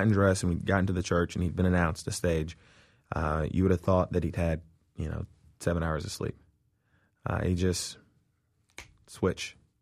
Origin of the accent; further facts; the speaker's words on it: Charlotte, North Carolina, United States; I grew up in Charlotte, North Carolina.